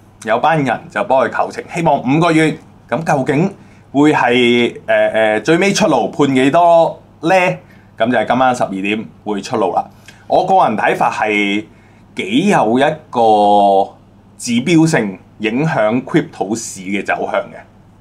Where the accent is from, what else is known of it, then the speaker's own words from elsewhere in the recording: United States; 再喺美國亂做生意賺我哋美國人錢啦